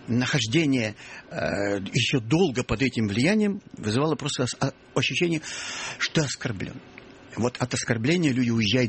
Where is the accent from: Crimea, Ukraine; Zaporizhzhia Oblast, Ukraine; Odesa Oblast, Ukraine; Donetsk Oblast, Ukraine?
Odesa Oblast, Ukraine; Odesa; Я же приехал из Одессы